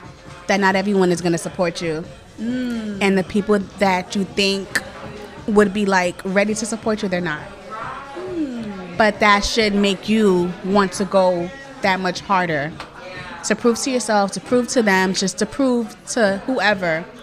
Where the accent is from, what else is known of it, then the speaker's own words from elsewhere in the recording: Bronx, New York, United States; So I am from the Bronx, and my product can be found all through the Bronx.